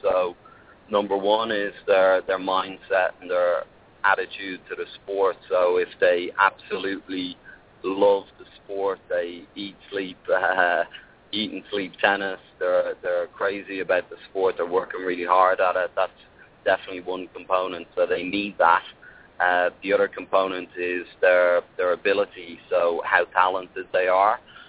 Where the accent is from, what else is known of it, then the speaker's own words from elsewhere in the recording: Ireland; I grew up in Ireland playing some rugby.